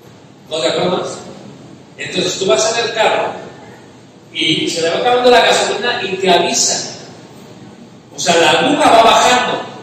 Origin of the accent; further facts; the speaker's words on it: Mexico; El mexicano, soy mexicano, ¿sí?